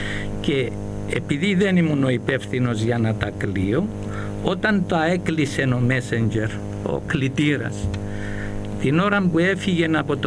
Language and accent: Greek; Pachyammos, Nicosia District, Cyprus; now in Nicosia, Cyprus; επειδή εγώ ήμουν και από τον Παχίαμον, όπως σας ανέφερα, έφυγα την ημέρα που έκλεισαν τα γραφεία μεταξύ και ήρθα στη Λευκωσία.